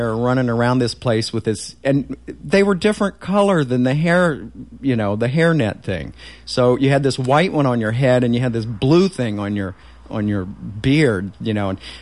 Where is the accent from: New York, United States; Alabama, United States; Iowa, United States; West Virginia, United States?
West Virginia, United States; Moorfield; when I was growing up, there was a film. They made a film about my hometown.